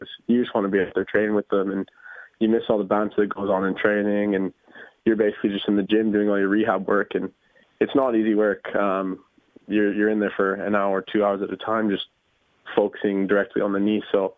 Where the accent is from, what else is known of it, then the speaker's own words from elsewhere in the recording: Canada; Obviously, I grew up in Canada, so we got to come over here a lot when we were younger.